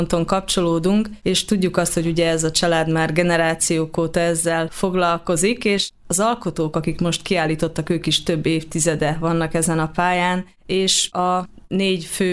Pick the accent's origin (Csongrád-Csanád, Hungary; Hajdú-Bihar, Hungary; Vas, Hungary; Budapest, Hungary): Hajdú-Bihar, Hungary; Debrecen; lehet, hogy elfogultak vagyunk debreceniként